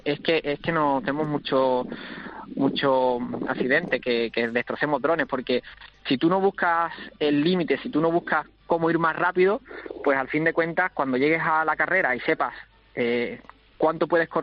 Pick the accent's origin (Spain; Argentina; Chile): Spain; Jimena de la Frontera, Andalusia; me pillas justamente aquí en el estadio municipal de mi pueblo, de Jimena de la Frontera. Montando el circuito, sí, en Cádiz